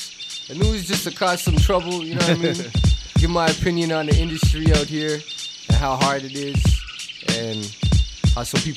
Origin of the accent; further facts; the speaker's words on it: Toronto, Ontario, Canada; I'm from the West, man. I'm from Lakeshore, this little dirty strip called Lakeshore.